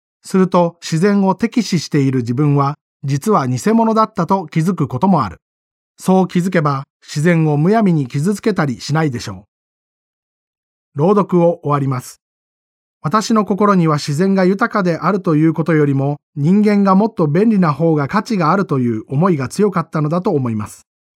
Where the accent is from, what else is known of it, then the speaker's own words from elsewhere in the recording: Tokyo, Japan; also born or lived in Yokohama; 私は横浜生まれの東京育ちで、ここへ来る前は京都の中心街で働いていました。どちらかといえば都会の生活に慣れ親しんできた方で、